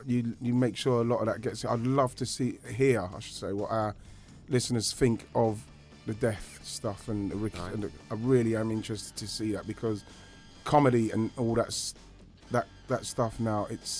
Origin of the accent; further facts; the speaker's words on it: Brockley, London, United Kingdom; We grew up together. We grew up in Broccoli, Southeast London.